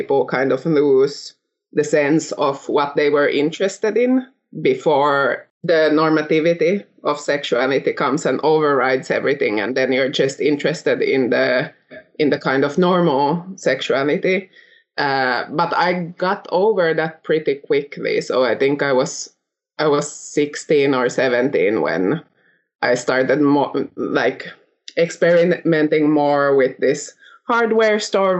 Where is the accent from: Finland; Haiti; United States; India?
Finland; English is a second language; but it was in Finnish. I'm from Finland.